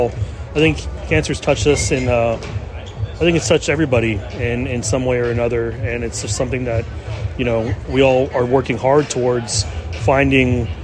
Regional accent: Hawaii, United States; I'm originally from Hawaii, so kind of a play on Portuguese sausage, eggs, and rice with a deviled egg

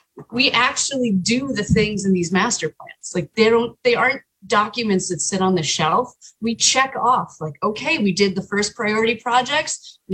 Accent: Scranton, Pennsylvania, United States; moved away as an adult; now in Montana, United States; I grew up in Scranton, Pennsylvania. Yep. So very, very far away, but I left the day after I graduated from Montana. So I've been here for 20 years this year.

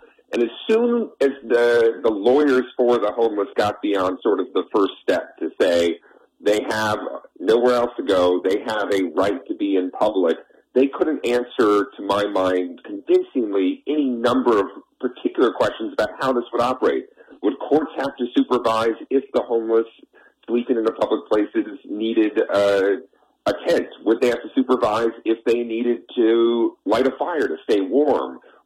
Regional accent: Austin, Texas, United States; I'm in Texas, and my hometown of Austin claimed for a while they couldn't do anything because of this Ninth Circuit case

